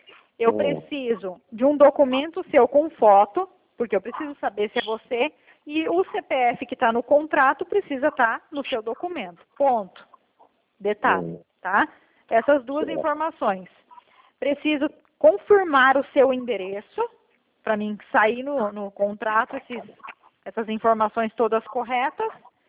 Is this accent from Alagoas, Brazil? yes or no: no; Paraná, Brazil; Não, eu sou aqui do Paraná mesmo.